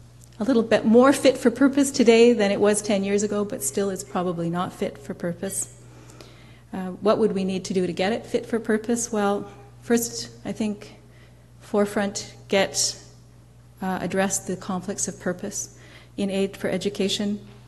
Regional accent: Canada; I'm a Canadian

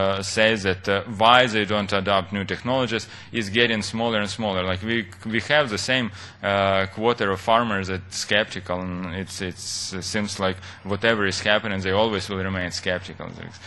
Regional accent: Ukraine; English is a second language; I'm originally from Ukraine.

